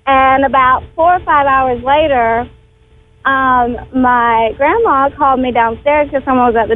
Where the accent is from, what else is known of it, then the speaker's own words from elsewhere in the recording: Kansas City, Missouri, United States; Well, I grew up in Kansas City in the bad part of town where there was, like, gangs and everything.